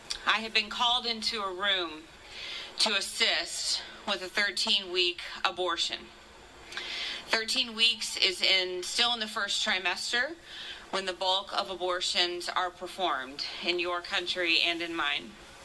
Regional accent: Texas, United States; I'm from Texas, so howdy. Obviously, I'm from Texas because I didn't bring a coat.

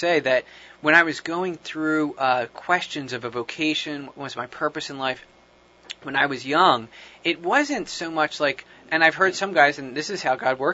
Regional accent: Huntington Valley, Pennsylvania, United States; I grew up in Huntington Valley, Pennsylvania, which is not that far from here

